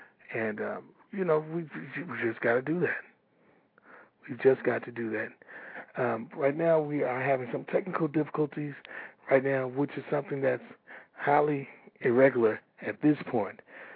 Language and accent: English; Washington, District of Columbia, United States; this next artist I'm about to play is an artist from my hometown, Washington, D.C.